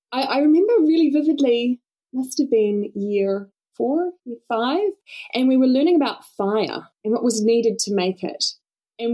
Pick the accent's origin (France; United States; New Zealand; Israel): New Zealand; Nelson; So I grew up in Nelson. I spent most of my time just in a little place called Kina, which is out of Tasman sort of region.